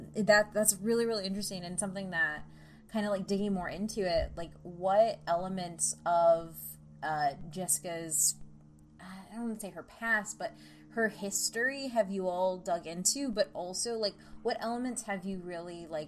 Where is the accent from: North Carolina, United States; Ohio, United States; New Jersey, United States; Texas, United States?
Texas, United States; because I'm from Texas and from Central Texas, so whenever I see something about, like, Central Texas area or Austin, I'm like, I could tell you didn't live here